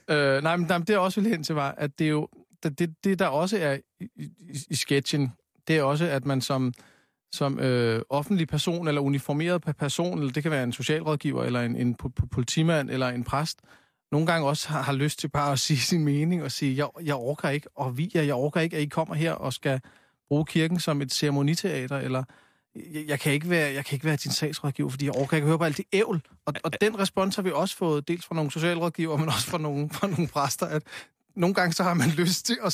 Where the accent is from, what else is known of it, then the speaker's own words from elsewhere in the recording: Copenhagen, Capital Region of Denmark, Denmark; jeg er vokset op på Amager